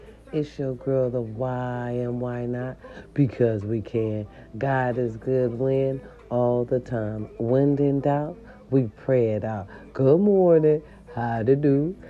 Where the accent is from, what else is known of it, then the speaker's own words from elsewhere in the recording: Racine, Wisconsin, United States; And number one will be my hometown, Racine, Wisconsin.